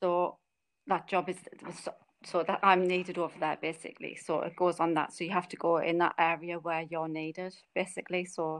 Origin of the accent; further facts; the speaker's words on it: Sunderland, North East England, United Kingdom; and I'm from Sunderland.